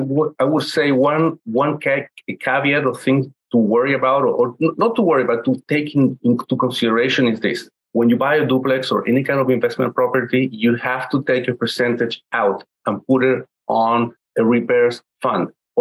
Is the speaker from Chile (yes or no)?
yes; Chile; English is a second language; now in United States; I'm from Chile, and I remember between 1971 to 1974, that happened there.